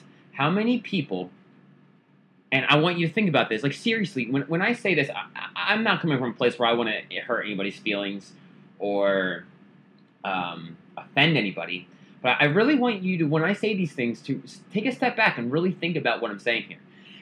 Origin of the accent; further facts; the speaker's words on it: United States; I'm American and I live in the United States